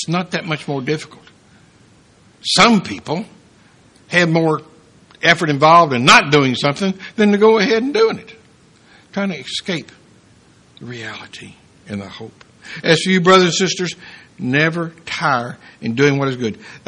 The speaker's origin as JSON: {"language": "English", "region": "Kentucky", "country": "United States", "said": "now I could be mistaken because I am from Kentucky, but I best remember Jesus was a Jew."}